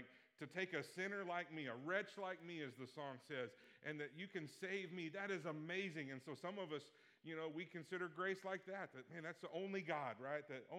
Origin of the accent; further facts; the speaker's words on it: Oklahoma, United States; I'm from Oklahoma. I'm an OU fan.